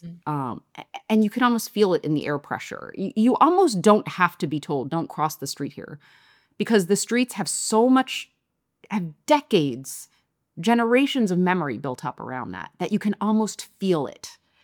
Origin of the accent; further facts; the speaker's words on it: Philadelphia, Pennsylvania, United States; One of the things that I intuited growing up in Philly but didn't fully understand until I left was it's the fourth most segregated city in the nation.